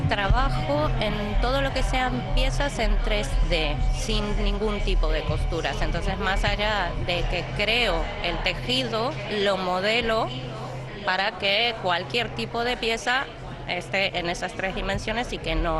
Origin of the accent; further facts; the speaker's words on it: Argentina; now in Basque Country, Spain; No, soy argentina.